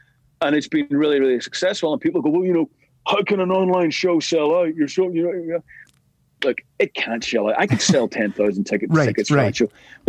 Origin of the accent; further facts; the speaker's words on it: Belfast, Northern Ireland, United Kingdom; We're both from East Belfast in Northern Ireland.